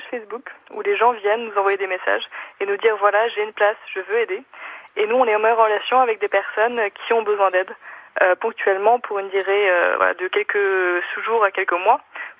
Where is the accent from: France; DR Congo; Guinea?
France; Grand Est; Moi, je viens des Vosges, à la base.